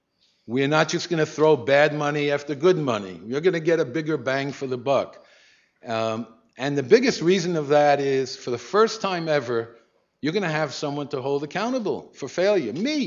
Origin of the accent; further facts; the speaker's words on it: New York, United States; I'm a New Yorker, so I'm going to be contentious.